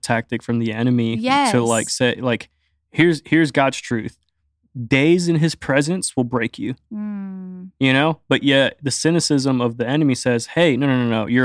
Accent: Puerto Rico; born there; first language English; Liz was born in the States. I was born in Puerto Rico. But English is our language.

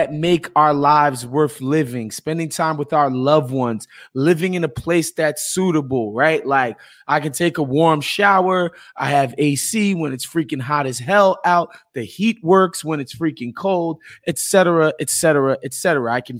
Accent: New York, United States; as a New Yorker who that whole hustle is ingrained in us from very young

